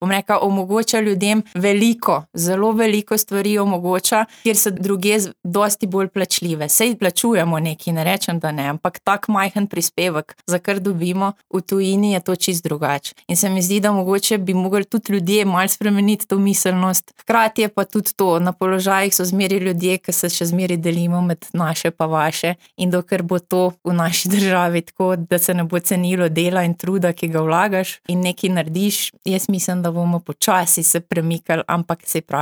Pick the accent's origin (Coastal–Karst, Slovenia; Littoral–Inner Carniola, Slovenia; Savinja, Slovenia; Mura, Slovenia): Littoral–Inner Carniola, Slovenia; Kozarišče; v vasi pa vsi vemo, da sem iz Kozarišč.